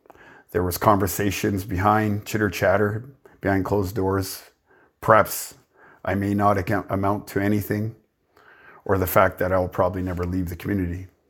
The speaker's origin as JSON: {"language": "English", "country": "Canada", "said": "As Indigenous Canadian growing up, I'm all too familiar with the struggles we face as Indigenous people in Canada."}